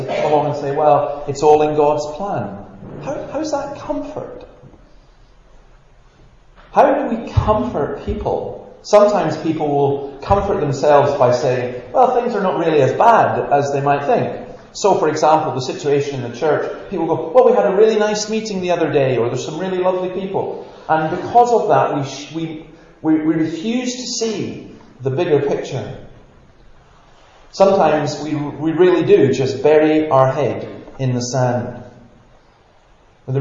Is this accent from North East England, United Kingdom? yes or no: no; Scotland, United Kingdom; They say, well, we don't want too much of that emotional stuff, especially if we're Scottish and so on. We don't do that.